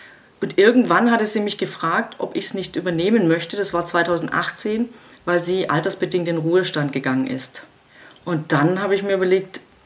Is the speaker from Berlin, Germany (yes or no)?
no; Baden-Württemberg, Germany; Ich komme aus dem Nordschwarzwald